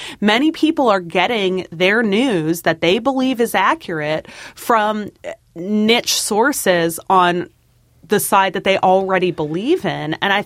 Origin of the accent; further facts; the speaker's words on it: Canada; I can't vote anyways. I'm Canadian, but...